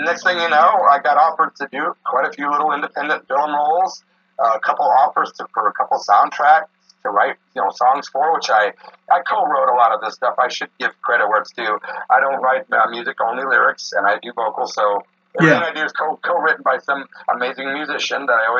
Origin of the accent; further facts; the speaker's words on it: Illinois, United States; I came from from Illinois, and I was a big fan of the Kern and Nick Zedd and all those great underground films.